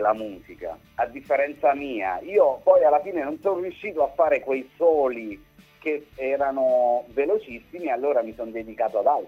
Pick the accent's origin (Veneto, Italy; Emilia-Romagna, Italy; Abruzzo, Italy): Abruzzo, Italy; io e un arrangiatore di Pescara, no, delle mie parti